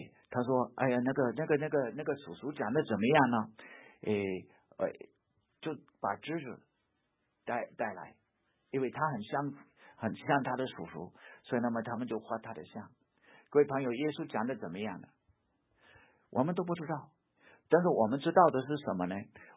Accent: United States; 我本来你是美国土生土长

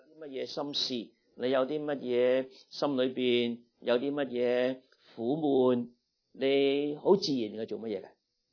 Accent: China; 所以我们中国人喂不用这样，中国人一样想听的

